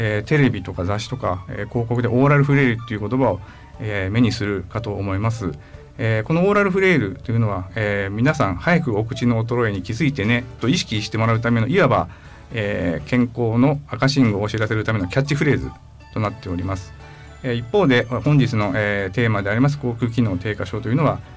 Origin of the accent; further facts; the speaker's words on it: Tsubame, Niigata, Japan; そうです、燕市、生まれも育ちも燕市です。